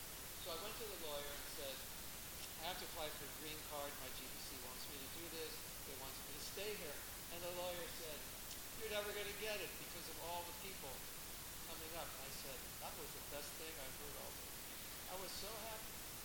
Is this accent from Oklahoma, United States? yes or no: no; California, United States; and I'm from Southern California. That was the first time in my life I saw snow.